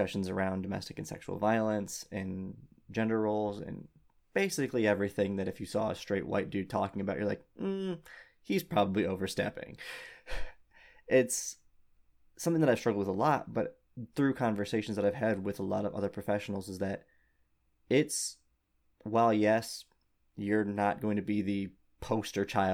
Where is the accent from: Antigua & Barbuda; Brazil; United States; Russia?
United States; specifically as a straight white dude growing up in America